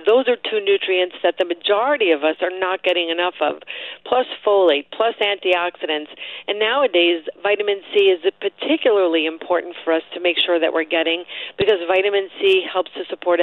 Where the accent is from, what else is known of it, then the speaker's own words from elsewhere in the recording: New York, United States; I'm from New York, so back in March, we were really on super lockdown.